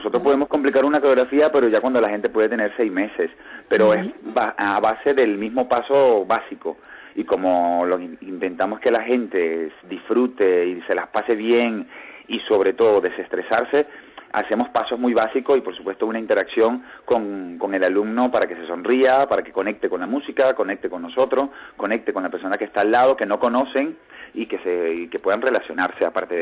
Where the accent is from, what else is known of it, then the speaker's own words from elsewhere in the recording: Venezuela; moved away as an adult; yo vengo de Venezuela y en Venezuela ya se hace baile de hace ya 16, 17 años.